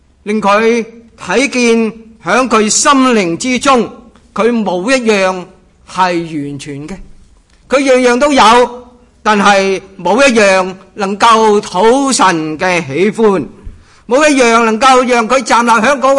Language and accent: Chinese; Hong Kong; moved away as an adult; also born or lived in Northern Thailand; 我在香港长大，刚才罗牧师提到我在香港长大，我很多很多关系和香港的关系